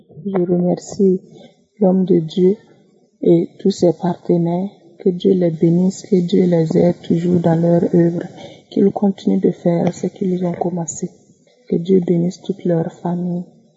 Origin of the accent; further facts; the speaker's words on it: Burkina Faso; Je suis une Burkinabé vivant au Burkina Faso